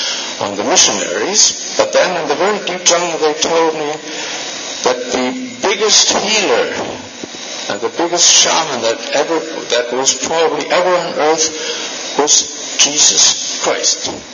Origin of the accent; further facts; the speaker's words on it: Australia; I'm a psychiatrist from Australia working in an acute inpatient setting.